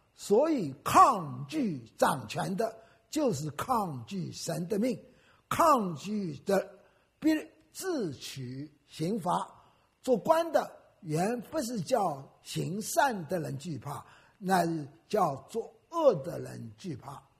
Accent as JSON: {"language": "Chinese", "town": "Wenzhou", "region": "Zhejiang", "country": "China", "said": "我说我是温州人啊，我爸爸是眼科医生啊。"}